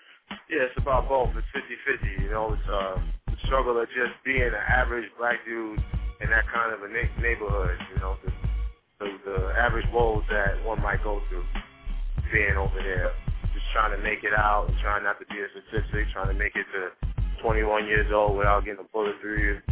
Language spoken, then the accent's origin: English; Far Rockaway, New York, United States; I'm from Far Rock, Queens. Been in Far Rock my whole life, you know, so my music is like embedded in that, you know.